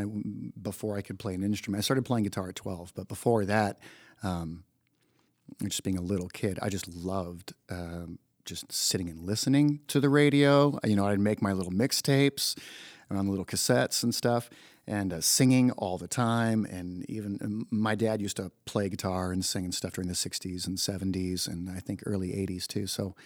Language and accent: English; Comer, Georgia, United States; also born or lived in Snellville, Georgia; I mean, I was born in Georgia, this little town called Snellville, and lived in Comer, Georgia for many years. And my family moved around Georgia a little bit.